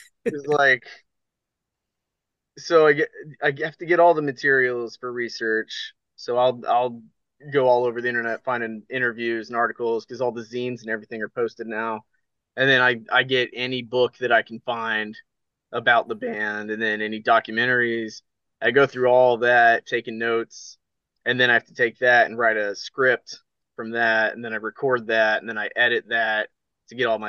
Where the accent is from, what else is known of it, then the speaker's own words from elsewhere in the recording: Missouri, United States; Missouri. Like right there in the center.